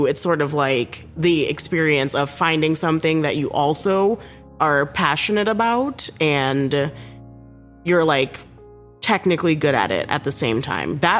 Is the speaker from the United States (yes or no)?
no; Trinidad & Tobago; accent: Trini; upside my Trini accent was like fighting to come out for a second.